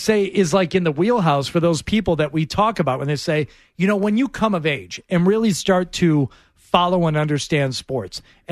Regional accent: Detroit, Michigan, United States; I honestly felt spoiled as, a kid growing up in Detroit.

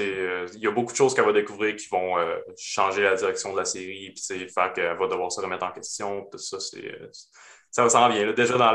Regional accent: Baie-Comeau, Quebec, Canada; Je viens de Baie-Comeau avec l'usine à papier là-bas qui est centrale à la ville

